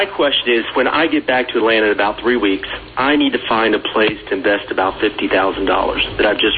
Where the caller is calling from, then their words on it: Taipei, Taiwan; I'm actually in Taipei right now.